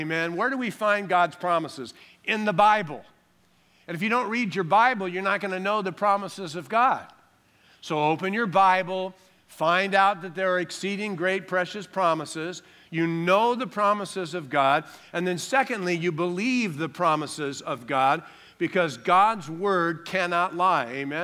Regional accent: California, United States; I thought, wait a minute, I'm from California.

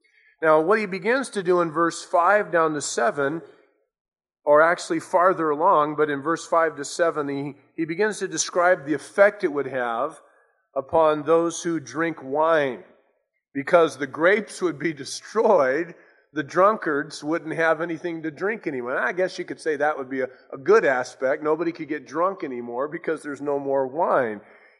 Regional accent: California, United States; Now, of course, growing up in Southern California, perhaps you have too, you know, we haven't really experienced this kind of a thing.

